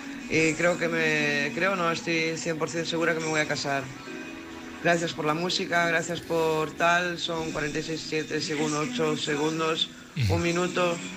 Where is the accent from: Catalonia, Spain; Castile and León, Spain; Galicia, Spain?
Galicia, Spain; Gondomar; de Gondomar, Pontevedra. Voy a bajar el volumen.